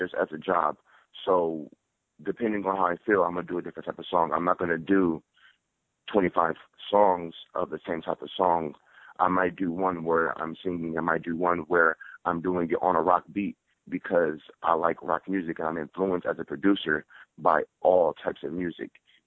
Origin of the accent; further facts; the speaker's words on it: Los Angeles, California, United States; I'm from California. I lived in Los Angeles and Southern California basically my whole life